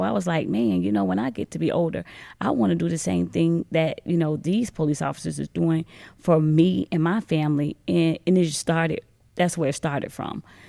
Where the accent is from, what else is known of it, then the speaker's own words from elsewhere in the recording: Jacksonville, Florida, United States; I'm from Jacksonville, Florida.